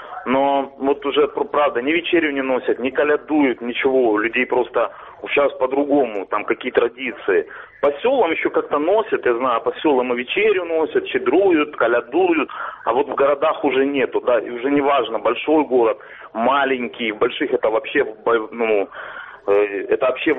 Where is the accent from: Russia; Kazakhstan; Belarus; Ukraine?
Ukraine; Donbas; я из Донбасса.